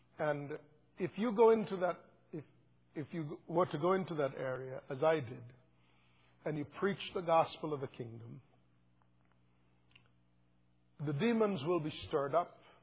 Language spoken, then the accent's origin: English; Kansas, United States; I'm from Kansas. We're not in Kansas, apparently.